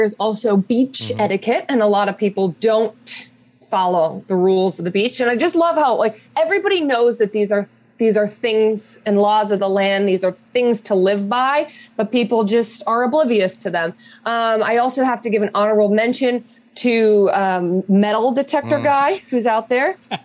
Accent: Chicago, Illinois, United States; I grew up in Chicago. We don't have real beaches. We have like the lake off Lake Michigan and that crappy beach that's always way too overcrowded.

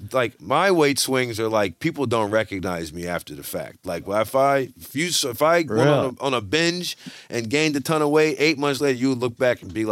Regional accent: Louisiana, United States; I'm from Louisiana.

